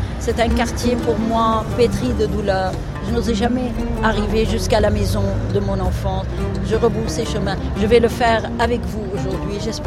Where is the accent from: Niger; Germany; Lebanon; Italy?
Lebanon; Beirut, Beirut Governorate; moved away; On va monter vers Achrafieh, là où j'ai grandi, là où j'ai vécu.